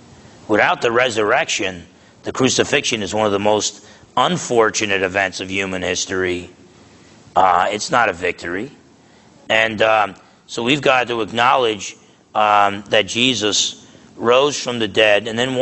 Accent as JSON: {"language": "English", "region": "New Jersey", "country": "United States", "tie": "born or raised there", "said": "I grew up in a loud part of the country. With a loud people, Italians growing up in Essex County, New Jersey."}